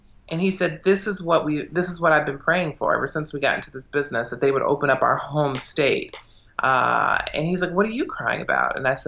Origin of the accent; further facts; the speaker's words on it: Cleveland, Ohio, United States; now in Chicago, United States; And myself, I grew up in Cleveland.